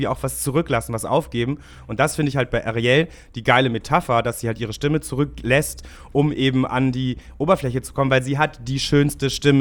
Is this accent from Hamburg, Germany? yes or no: yes; Hamburg, Germany; Aber ich habe die ersten 19 Jahre meines Lebens in Rahlstedt verbracht.